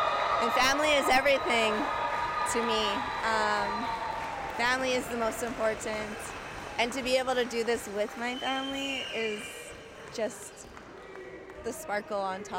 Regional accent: British Columbia, Canada; I'm from the Smilkameen, the lower Smilkameen in the Okanagan.

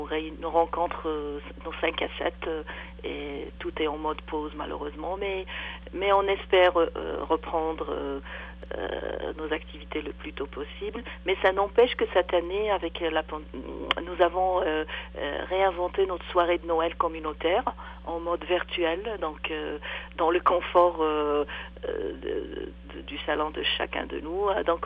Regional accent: Sydney, Nova Scotia, Canada; chez nous à Sydney

